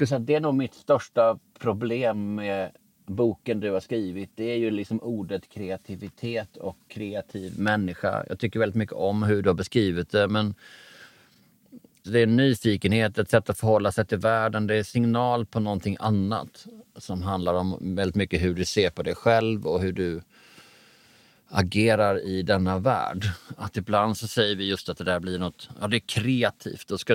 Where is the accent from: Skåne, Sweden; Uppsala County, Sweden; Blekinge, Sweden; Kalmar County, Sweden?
Skåne, Sweden; jag är från Bjärhalvön, vi är självgoda som fan.